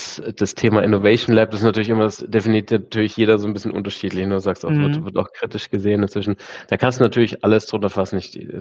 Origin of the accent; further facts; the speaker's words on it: Baden-Württemberg, Germany; Und ich komme ganz ursprünglich aus der Region und finde es eine tolle Region, finde es eine innovative Region auch.